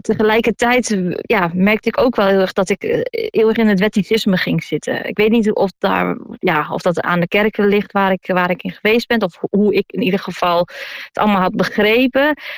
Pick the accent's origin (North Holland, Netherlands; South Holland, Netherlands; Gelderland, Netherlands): North Holland, Netherlands; Amsterdam; born there; 32 jaar geleden ben ik geboren in de Bijlmer.